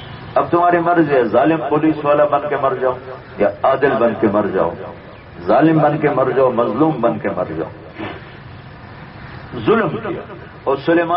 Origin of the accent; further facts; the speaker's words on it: Multan, Punjab, Pakistan; میرے ضلع، میرا ضلع ملتان ہے، ہم تو اس کے کھاتے میں ہیں